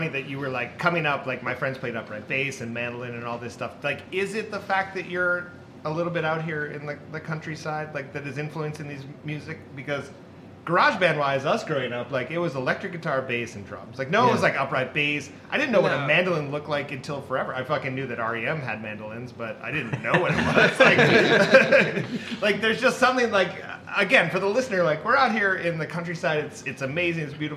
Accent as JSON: {"language": "English", "region": "Massachusetts", "country": "United States", "tie": "born or raised there", "said": "We all grew up in small towns, too. And so that was big for us. It'd be like, I need to get out of here. We grew up on Cape Cod"}